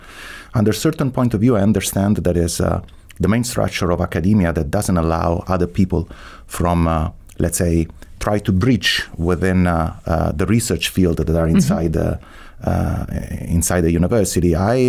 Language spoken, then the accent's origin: English; Rome, Lazio, Italy; English is a second language; moved away as an adult; family is not from Rome, so I'm a first generation. My mother was from Tuscany and my father from Sardinia. But I grew up in Rome. I studied in Rome.